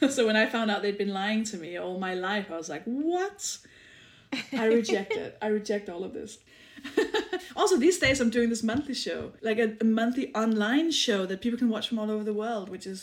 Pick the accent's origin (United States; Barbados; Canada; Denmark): Denmark; English is a second language; moved away as an adult; now in United Kingdom; I was born in Denmark